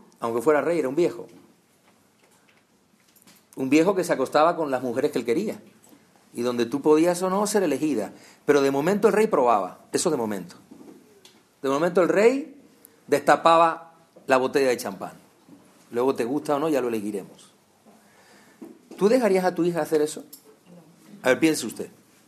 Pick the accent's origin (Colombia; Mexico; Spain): Spain; Barcelona, Catalonia; No, no, yo soy catalán porque yo vivo aquí, yo nací aquí.